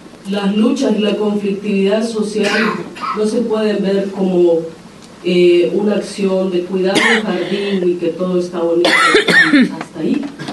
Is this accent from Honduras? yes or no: yes; Honduras; como Lenca, como COPIN, como hondureñas y hondureños que estamos acá